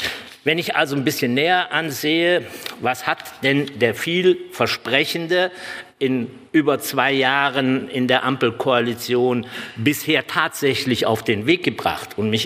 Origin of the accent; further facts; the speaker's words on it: Rhineland, Germany; Ich habe immer noch als Rheinländer die Hoffnung